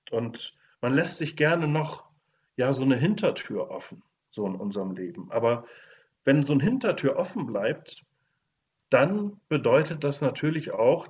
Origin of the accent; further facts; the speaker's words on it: Bremen, Germany; ich bin ja so an der Weser groß geworden. Die Weser wurde bei uns schon sehr breit und es gab einen schönen Hafen bei uns in Bremen-Vegesack.